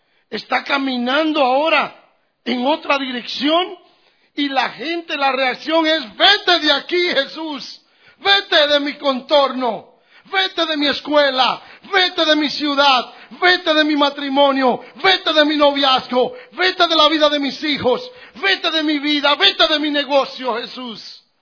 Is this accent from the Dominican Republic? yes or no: yes; Dominican Republic; now in United States; yo no vivo en Canadá, yo vivo en Florida, en Estados Unidos, soy dominicano